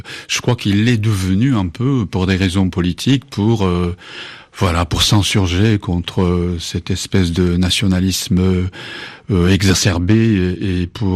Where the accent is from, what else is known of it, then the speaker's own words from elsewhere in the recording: Japan; first language Japanese; French is a second language; la langue japonaise, c'est ma langue d'origine, ma langue maternelle, il n'y a pas de doute.